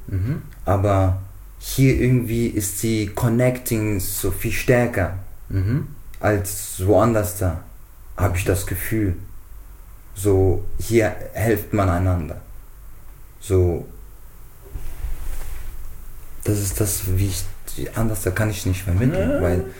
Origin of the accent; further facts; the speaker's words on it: Offenbach, Hesse, Germany; Und ich sage, ich komme aus Frankfurt, Offenbach.